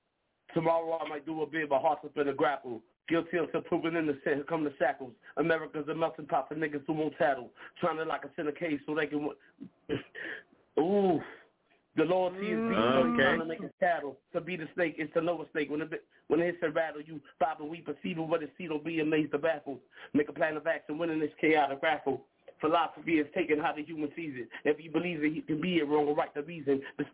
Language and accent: English; Miami, Florida, United States; I sound like I'm from New York because y'all got me on the New York vibe because I got a lot of family in New York. But a nigga from Miami, you feel me?